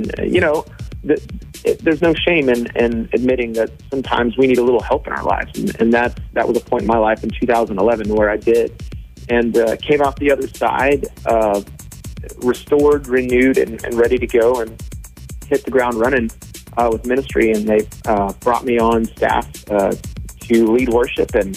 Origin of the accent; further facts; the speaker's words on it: South Carolina, United States; born there; now in Nashville, United States; I was born in South Carolina. So we live in Nashville, Tennessee now.